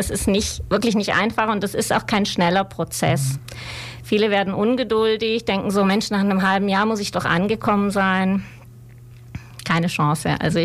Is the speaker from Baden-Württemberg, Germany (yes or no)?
yes; Esslingen, Baden-Württemberg, Germany; also born or lived in Kassel; Ich bin ursprünglich aus Kassel. Ich bin in Hessen geboren. Meine Eltern sind dann nach Süddeutschland umgesiedelt. Bin in Esslingen aufgewachsen, also gar nicht so weit weg von hier. Zum Studium dann nach Berlin.